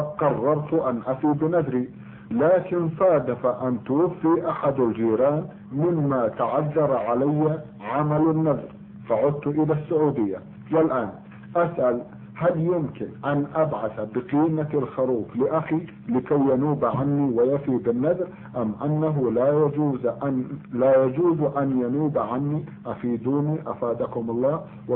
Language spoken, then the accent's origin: Arabic; Egypt; now in Riyadh, Saudi Arabia; أنا مواطن مصري مقيم في الرياض،